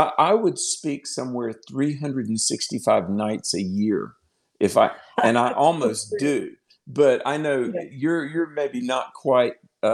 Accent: North Carolina, United States; John in my home state of North Carolina, thanks for holding.

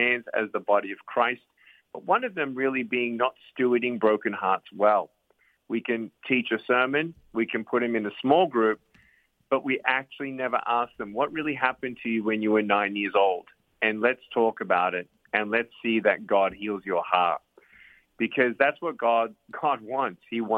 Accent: Australia; born there; I was born in Australia with no limbs, no medical reason as to why this had happened.

